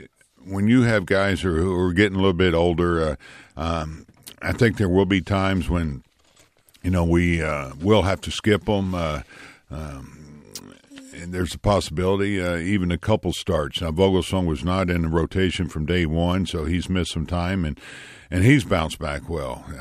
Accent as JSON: {"language": "English", "region": "Florida", "country": "United States", "tie": "born or raised there", "said": "You know, Heston's from my hometown down in Florida."}